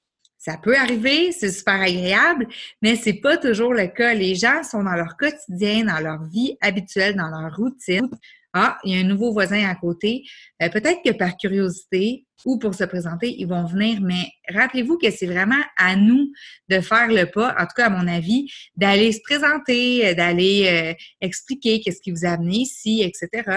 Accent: Quebec, Canada; dire qu'on est expatrié, qu'on vient du Québec, Canada, français

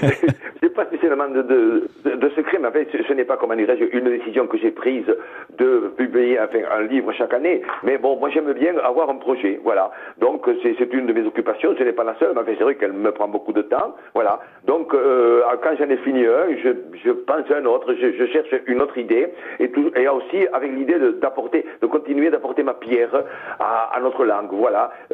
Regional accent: Occitanie, France; moved away as an adult; quand je suis arrivé de l'Aveyron, il y a 40 ans maintenant, un peu plus, j'ai découvert l'histoire de l'Aveyron.

